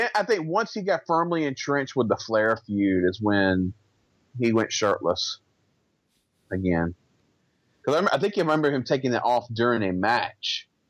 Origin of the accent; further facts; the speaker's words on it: the South, United States; See, I can make fun of Southern Yokel fans, so, because I'm from the South.